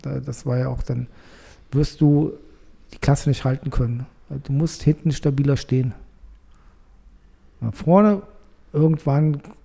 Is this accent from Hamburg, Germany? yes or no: no; Cologne, North Rhine-Westphalia, Germany; ich als Kölner Katholik